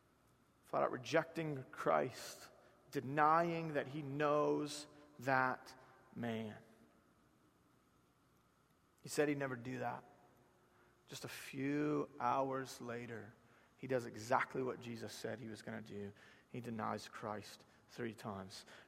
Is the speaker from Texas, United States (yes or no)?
no; Georgia, United States; I'm just from South Georgia, and I can't escape it.